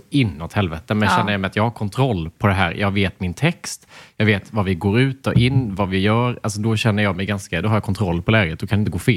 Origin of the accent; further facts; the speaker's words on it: Småland, Sweden; accent: Småland dialect; Alltså småländskan är inte en funktionell dialekt.